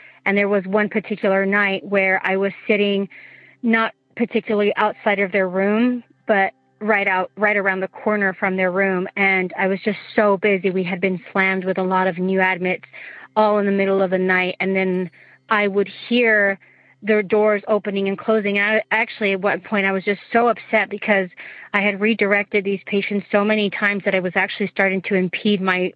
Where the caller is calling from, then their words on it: Utah, United States; I'm calling from Utah.